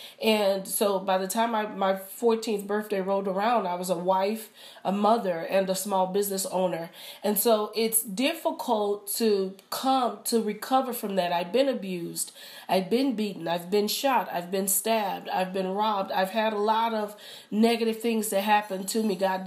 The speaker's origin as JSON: {"language": "English", "town": "Dallas", "region": "Texas", "country": "United States", "tie": "born or raised there", "said": "plus I was born and raised in Dallas. So that I get a chance to see my family and spend time with my mom and my sisters."}